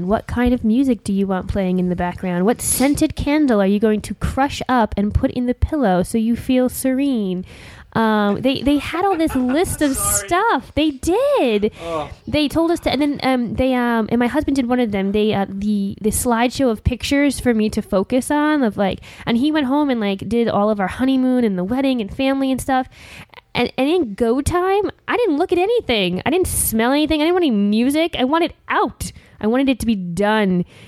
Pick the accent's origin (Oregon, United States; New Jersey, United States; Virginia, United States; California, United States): New Jersey, United States; Hi, I'm from New Jersey.